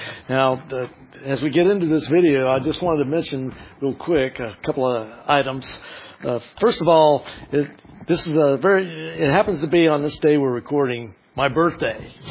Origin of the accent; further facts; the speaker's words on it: Houston, Texas, United States; I'm from Houston, Texas, and you couldn't have coached in a better state